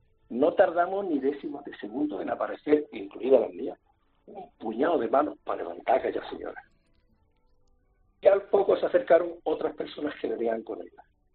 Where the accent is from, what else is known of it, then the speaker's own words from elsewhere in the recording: Málaga, Andalusia, Spain; para que vieran cómo somos los malagueños